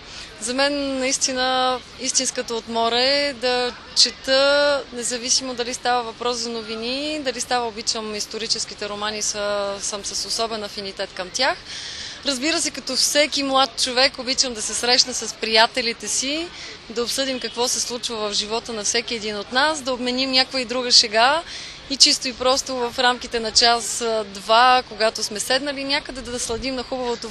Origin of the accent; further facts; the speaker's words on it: Hadzhi Dimovo, Blagoevgrad Province, Bulgaria; Аз съм от Хаджи Димово, Благоевградска